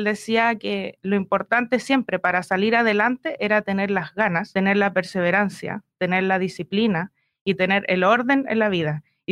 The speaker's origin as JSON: {"language": "Spanish", "town": "Llanquihue", "region": "Los Lagos", "country": "Chile", "tie": "born or raised there", "said": "yo soy originaria de Llanquihue. He pasado toda mi vida viviendo entre Totoral, que es una zona rural, y también estudiando entre Llanquihue. Después me fui a estudiar a Río Negro. Salí del Liceo Agrícola de Río Negro."}